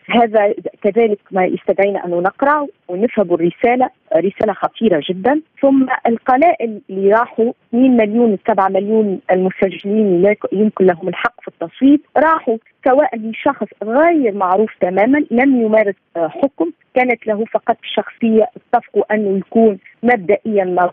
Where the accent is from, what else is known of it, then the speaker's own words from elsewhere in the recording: Tunisia; أنا كتونسية أو مواطن تونسي يعي بعدم تكافؤ الفرص